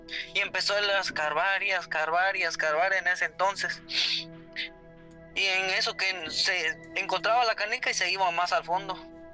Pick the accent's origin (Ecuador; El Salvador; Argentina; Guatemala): Guatemala; now in Tennessee, United States; Soy de Guatemala.